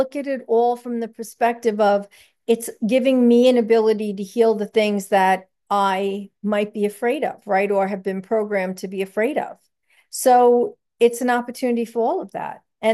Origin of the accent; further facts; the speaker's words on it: New York, United States; well, listen, I come from New York where for a quarter of an acre, they wanted to charge $40.